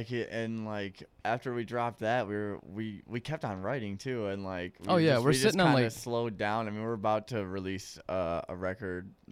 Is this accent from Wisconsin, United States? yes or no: yes; Janesville, Wisconsin, United States; Yeah, I'm from Janesville.